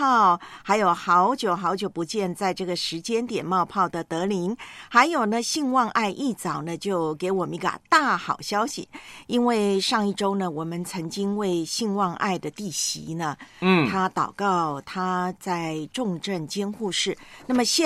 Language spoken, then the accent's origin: Chinese; Taiwan; 我就看过呢有个视频在我的老家台湾啊